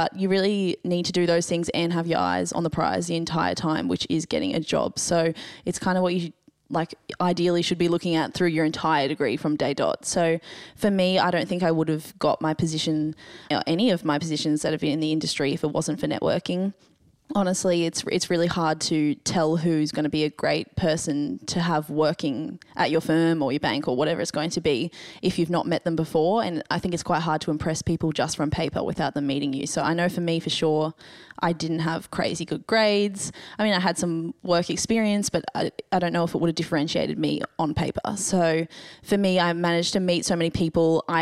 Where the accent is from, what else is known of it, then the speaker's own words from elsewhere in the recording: Gold Coast, Queensland, Australia; I am from the Gold Coast and I've just finished my finance degree.